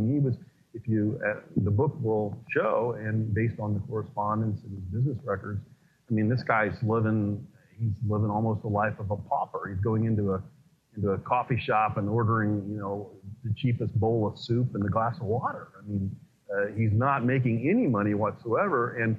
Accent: Indiana, United States; I've lived in the state now for 26 years. I grew up in Indiana.

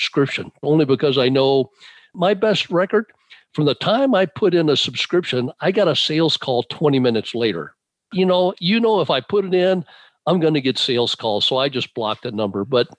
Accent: Tucson, Arizona, United States; I grew up in Tucson, and I remember my dad waking all of us boys up at 2 o'clock in the morning to go out in the backyard and see snow.

